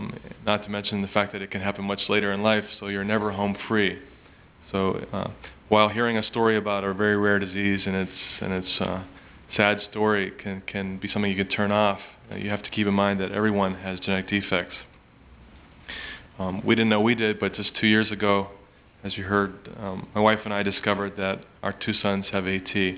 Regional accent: Boca Raton, Florida, United States; I'm from Boca Raton, Florida.

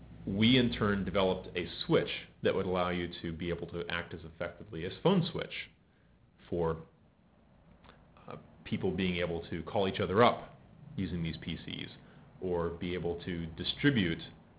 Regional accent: the South, United States; I'm from the South, so we used to have monster truck shows down there.

